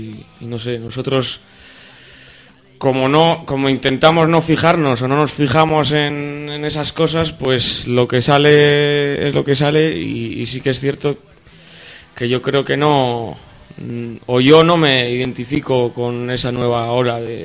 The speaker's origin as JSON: {"language": "Spanish", "town": "Bilbao", "region": "Basque Country", "country": "Spain", "said": "nosotros tenemos más mala hostia, coño, que somos de Bilbao, joder."}